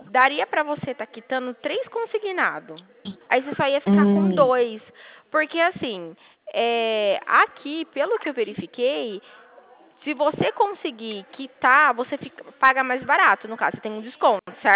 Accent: Dracena, São Paulo, Brazil; Eu também sou de Dracena.

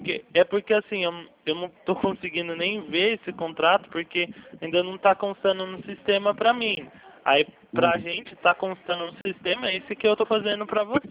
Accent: Bragança Paulista, São Paulo, Brazil; Eu sou aqui de Bragança Paulista.

